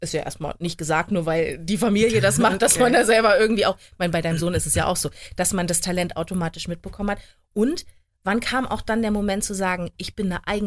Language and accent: German; Hesse, Germany; Ich bin in Hessen aufgewachsen.